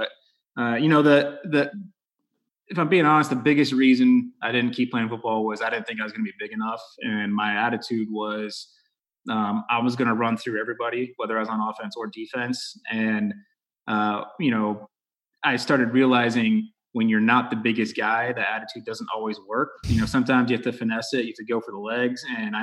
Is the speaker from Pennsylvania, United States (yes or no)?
no; Texas, United States; growing up in Texas, obviously I played football.